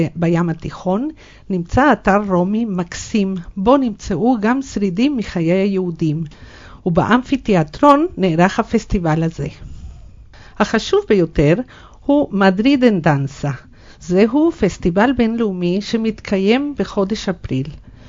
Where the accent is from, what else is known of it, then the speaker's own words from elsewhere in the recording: Hadera, Haifa District, Israel; אני מחדרה.